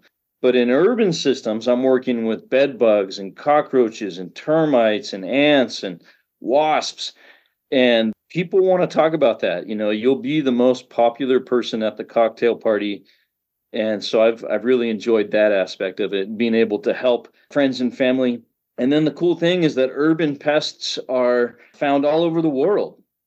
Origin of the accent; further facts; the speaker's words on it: Florida, United States; I grew up in Central Florida catching snakes and lizards.